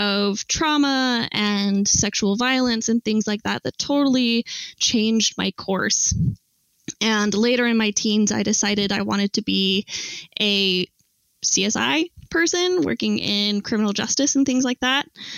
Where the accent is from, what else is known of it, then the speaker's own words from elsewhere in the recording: Salt Lake City, Utah, United States; But then on top of that, I grew up in Salt Lake City, Utah.